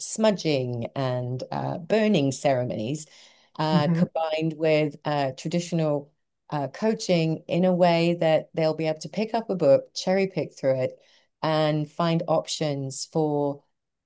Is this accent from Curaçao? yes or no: no; London, United Kingdom; moved away as an adult; now in United States; I think when I came to America from London, I had my sister here and my husband at the time, and I didn't know anyone else.